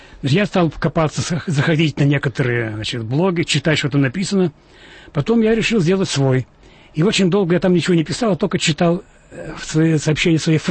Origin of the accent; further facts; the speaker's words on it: Russia; Но я вырос и живу в России, и, конечно, для меня Россия это была и останется моей родиной.